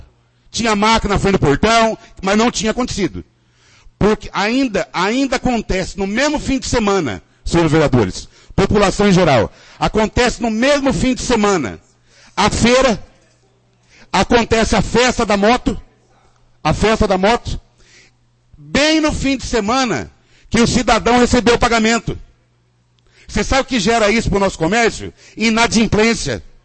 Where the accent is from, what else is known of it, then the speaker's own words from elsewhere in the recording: Brazil; estamos aí na batalha e como um bom brasileiro não desiste nunca